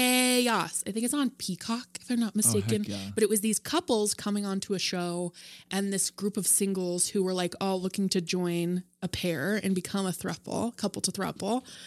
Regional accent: Salt Lake City, Utah, United States; They just started and that's my hometown, homie.

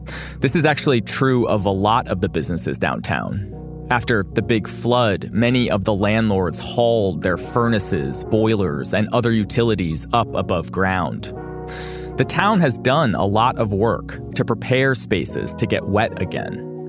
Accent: Montpelier, Vermont, United States; In reporting this story about my hometown, I talked to people who moved to Montpelier in part because of climate change.

